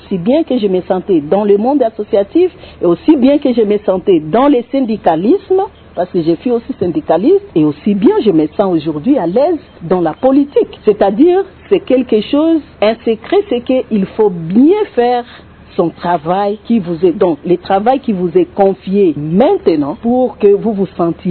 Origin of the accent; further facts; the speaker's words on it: Chabunda, South Kivu, DR Congo; born there; je suis né à Chabunda le 23 mars 1972 et j'ai 3 enfants.